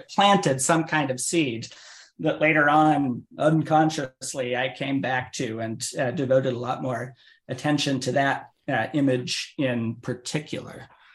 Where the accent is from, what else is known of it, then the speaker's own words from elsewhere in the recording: Maine, United States; So I grew up in Maine.